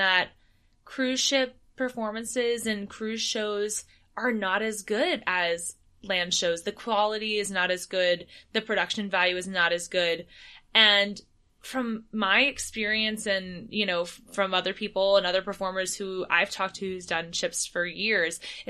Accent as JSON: {"language": "English", "country": "United States", "said": "especially as an American performer"}